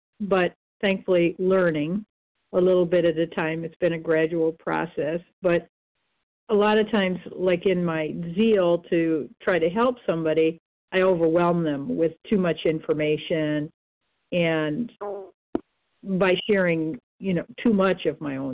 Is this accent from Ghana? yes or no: no; Michigan, United States; I'm from Michigan.